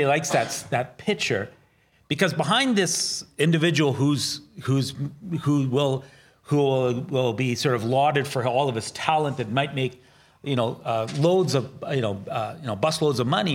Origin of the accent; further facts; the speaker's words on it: Sudbury, Ontario, Canada; Well, you can relate to me. I'm from Sudbury.